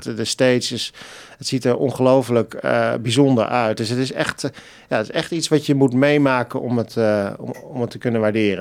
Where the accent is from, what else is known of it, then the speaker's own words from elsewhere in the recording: Netherlands; moved away as an adult; als echte Hollander... zou ik natuurlijk eigenlijk met de fiets moeten gaan. Cello op mijn rug, zoals ik dat in Nederland ook deed.